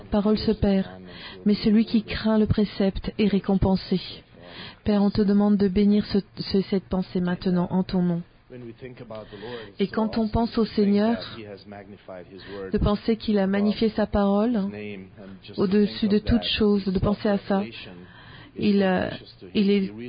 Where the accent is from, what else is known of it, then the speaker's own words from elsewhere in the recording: Budapest, Hungary; je suis de Hongrie, à Budapest.